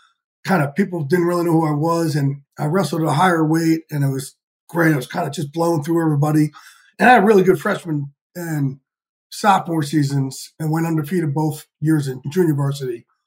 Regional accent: New Jersey, United States; I like to say I grew up outside of New York.

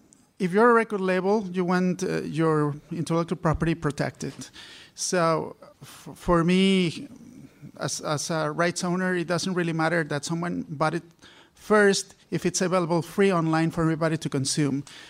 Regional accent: Mexico; I'm from Mexico, and I work for a record label

